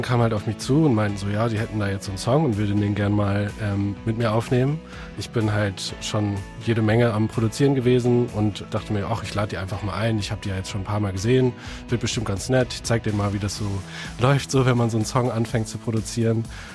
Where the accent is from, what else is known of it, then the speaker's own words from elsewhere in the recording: Northern Germany, Germany; also born or lived in Kiel; now in Siegen, Germany; Ich bin auch aus dem Norden. Ich habe in Kiel den Bachelor Psychologie gemacht und bin dann jetzt für den Master hier nach Siegen gekommen.